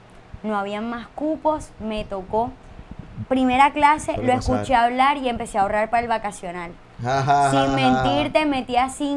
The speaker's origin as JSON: {"language": "Spanish", "region": "Antioquia", "country": "Colombia", "said": "Yo como paisa no puedo hablar de esas cosas"}